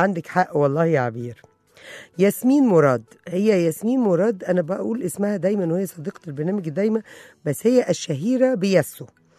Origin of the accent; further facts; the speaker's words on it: Egypt; أنا بقول لكم عندنا كلام بتاعنا إحنا بس كمصريين.